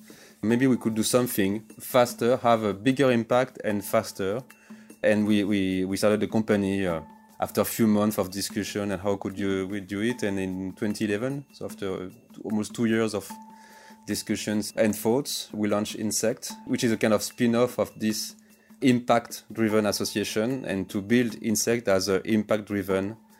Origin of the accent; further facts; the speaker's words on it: French Alps, France; English is a second language; I've been really passionate by nature since I am a very little boy. I grew up in the French Alps, in the mountains, in the lakes